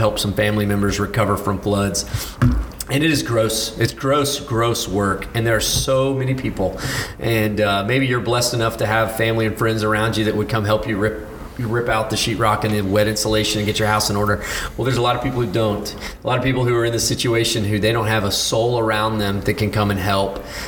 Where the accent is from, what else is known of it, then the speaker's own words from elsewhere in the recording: Port Neches, Texas, United States; I grew up in Port Neches, so I've got tons of friends whose homes were flooded.